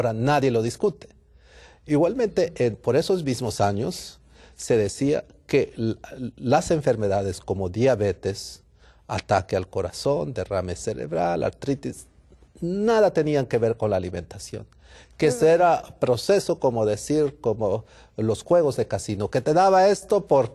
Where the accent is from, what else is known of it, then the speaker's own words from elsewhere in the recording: Peru; now in California, United States; mandar también un saludo allá a mi tierra, a Perú